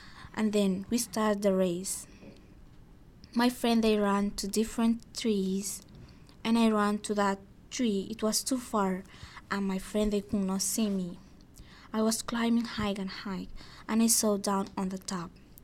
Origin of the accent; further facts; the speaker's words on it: Egypt; English is a second language; I'm from Egypt. I am 15 years old. I love to climb so much. I was 12 years old. I was living in Egypt.